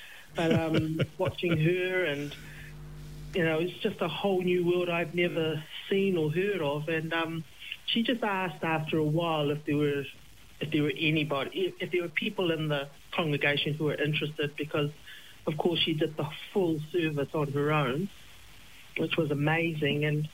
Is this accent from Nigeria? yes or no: no; Wellington, New Zealand; also born or lived in Samoa; I was born in Samoa, but our family migrated to New Zealand back in 63. I was raised in Wellington, so I grew up in Wellington until I got married to an Aucklander, and we shifted up to Auckland